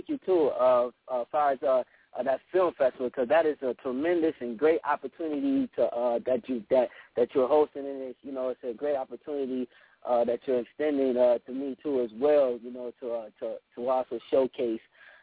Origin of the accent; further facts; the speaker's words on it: Buffalo, New York, United States; now in Atlanta, United States; Actually, I'm originally from Buffalo, New York, and then I relocated down here to Atlanta, Georgia